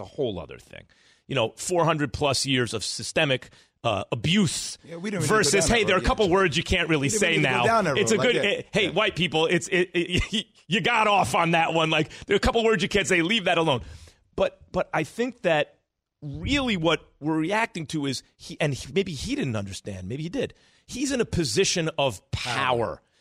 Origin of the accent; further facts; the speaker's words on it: New York, United States; I grew up in New York.